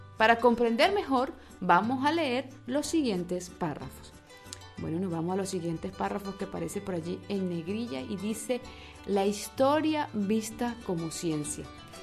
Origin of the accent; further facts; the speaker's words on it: Venezuela; moved away; en mi tierra, en mi país, soy venezolana, se le dice stop, pero aquí se le dice Tutti Frutti.